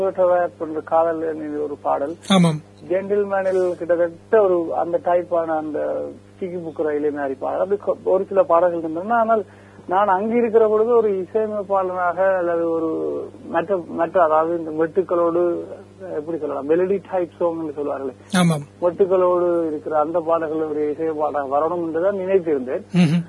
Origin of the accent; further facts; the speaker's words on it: Sri Lanka; born there; ஈழத்தில் பிறந்தேன், இழுபட்டு வந்தேன்